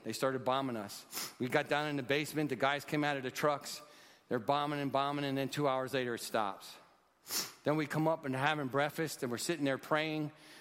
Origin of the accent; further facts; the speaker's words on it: Allentown, Pennsylvania, United States; I grew up in Allentown, Pennsylvania. It's when we knew it was noon, the sirens would go off.